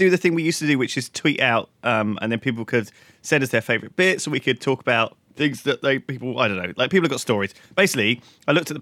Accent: Canada; Since we are Canadian, she loved to laugh about the idea of a Portage serial killer with her friends and family.

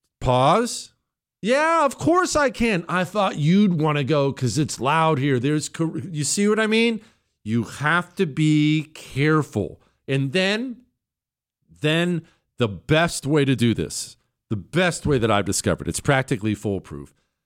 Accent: Iowa, United States; moved away as an adult; Bronco, I'm originally from Northwest Iowa. Lived there 23 years.

